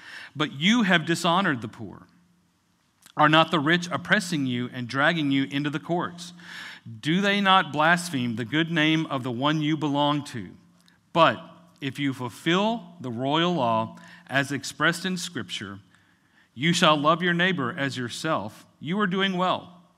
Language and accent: English; Fort Worth, Texas, United States; but I grew up in Fort Worth, right? And there's only one kind of Mexican food. It's Tex-Mex.